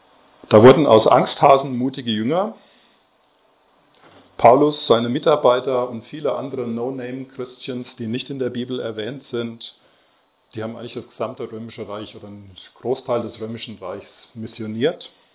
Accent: Westerwald, Germany; Ich habe mit 7 Jahren in der Kinderstunde, in der klassischen Zeltevangelisation, in meinem Heimatort im Westerwald, mein Leben Jesus übergeben. Seitdem ist er mein Herr und Retter.

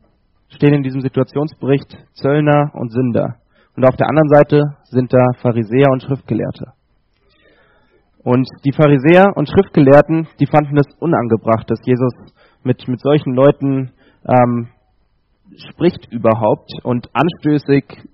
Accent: Erbach, Hesse, Germany; born there; Bin 26 Jahre alt, komme gebürtig aus Erbach im Odenwald, also aus Südhessen.

